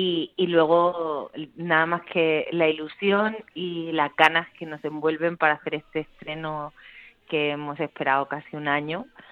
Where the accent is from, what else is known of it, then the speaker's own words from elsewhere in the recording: Cartagena, Region of Murcia, Spain; o sea que somos todos cartageneros